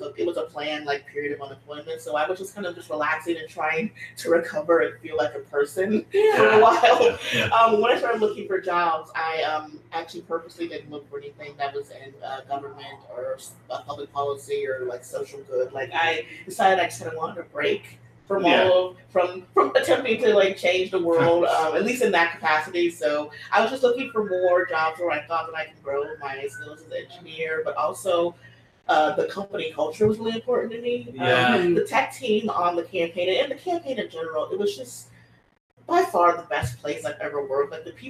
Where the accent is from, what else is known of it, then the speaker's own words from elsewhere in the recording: Kansas, United States; also born or lived in New York; now in Oakland, United States; But I grew up in Kansas. I currently live in Oakland. I'm based out of the San Francisco office of Slack. So I have moved to the West Coast.